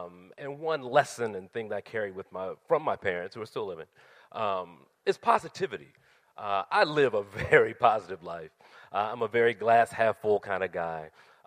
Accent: Baltimore, Maryland, United States; also born or lived in Milwaukee; Well, I'm from Baltimore, and I love the city.

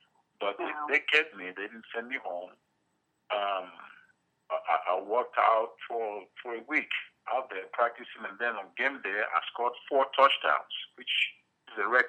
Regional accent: Nigeria; moved away as an adult; now in United States; Well, as you know, I'm from Nigeria. I grew up in Nigeria. I was born over there. I'd never actually been outside of Nigeria until I came to the U.S. I came out here right after high school.

